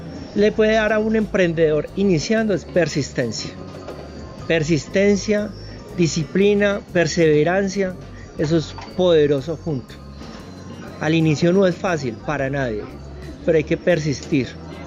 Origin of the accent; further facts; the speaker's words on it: Colombia; Yo soy un emprendedor colombiano